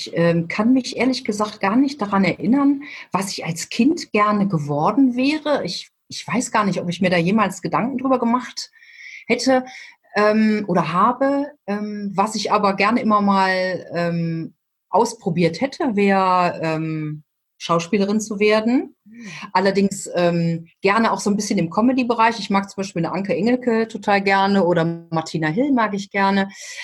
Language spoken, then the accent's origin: German; Wuppertal, North Rhine-Westphalia, Germany; ich bin 52 Jahre alt und ich komme aus Wuppertal in Nordrhein-Westfalen. Das liegt zwischen Düsseldorf und Köln und dem Ruhrgebiet, so mittendrin.